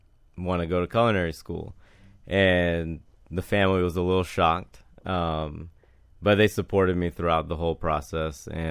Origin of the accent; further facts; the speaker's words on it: Jacksonville, Florida, United States; also born or lived in Georgia; Well, I was born in Georgia, grew up in Jacksonville.